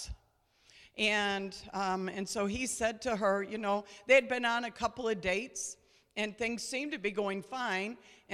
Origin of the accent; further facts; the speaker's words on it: New York, United States; because I grew up on Route 318 up in New York. Not here, but in New York.